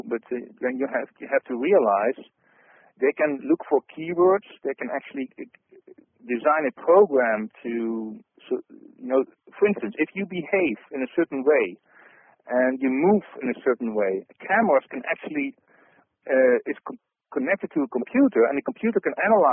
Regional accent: Netherlands; Sometimes I talk Dutch because I'm from the Netherlands. So for those who hear me for the first time, I'm doing a live radio show from the Netherlands.

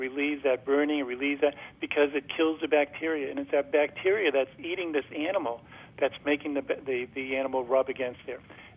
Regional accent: Boston, Massachusetts, United States; now in Florida, United States; Yes, I'm a Bostonian.

